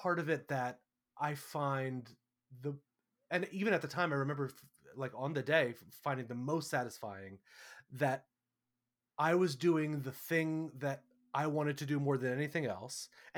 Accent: New York, United States; I have always been very proud to say I'm a New Yorker. I'm from New York. That is a big part of my kind of chosen identity.

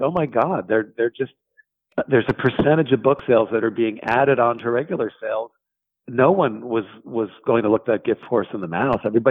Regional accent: New York City, New York, United States; also born or lived in Portland, Oregon; I'm from New York and have spent most of my life there, but I was actually living in Portland, Oregon.

